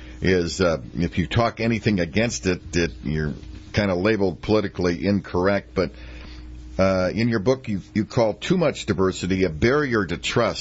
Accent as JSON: {"language": "English", "town": "Buxton", "region": "North Dakota", "country": "United States", "tie": "born or raised there", "said": "because I grew up in Buxton, North Dakota, and that's smaller yet."}